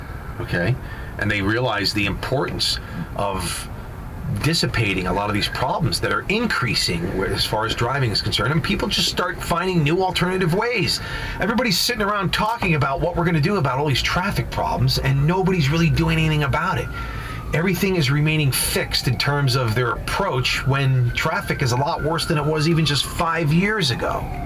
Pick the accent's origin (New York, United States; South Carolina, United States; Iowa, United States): New York, United States; I drive great. I'm from New York.